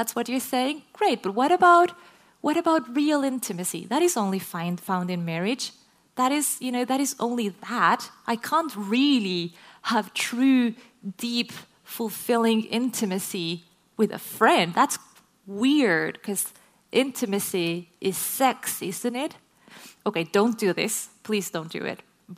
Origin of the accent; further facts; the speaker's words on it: Chile; English is a second language; because I was from Chile. I still am.